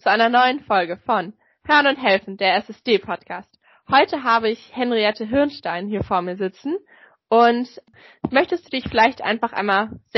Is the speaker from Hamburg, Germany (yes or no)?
yes; Hamburg, Germany; wir kommen ja aus Hamburg